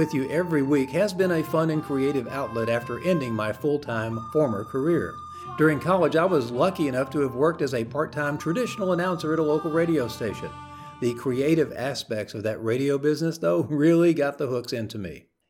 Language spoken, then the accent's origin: English; Louisiana, United States; Though a primary emphasis is going to remain on my home state of Louisiana